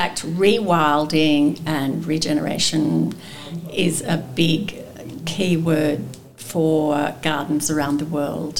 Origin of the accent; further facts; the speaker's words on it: New South Wales, Australia; I grew up in New England, in northern New South Wales, so that's a cool, temperate area.